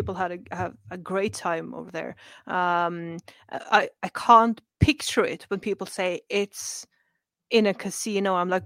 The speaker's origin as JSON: {"language": "English", "country": "Norway", "said": "And I came from Frosty, creepy, springy Norway"}